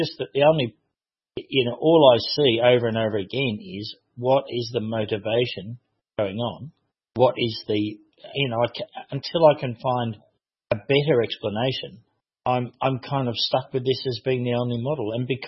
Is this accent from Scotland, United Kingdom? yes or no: no; Liverpool, North West England, United Kingdom; born there; I was born in Liverpool.